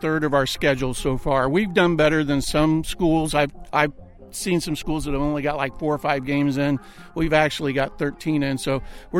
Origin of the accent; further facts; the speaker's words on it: Abingdon, Illinois, United States; Well, I grew up in Abingdon, Illinois. Went to Abingdon High School a very long time ago.